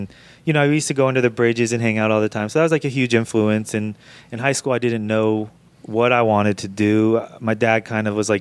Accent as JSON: {"language": "English", "town": "Atlanta", "region": "Georgia", "country": "United States", "tie": "born or raised there", "said": "And, you know, growing up in Atlanta, we just had such great rap music coming out of here, you know, so it was a great place to be at the time, for sure."}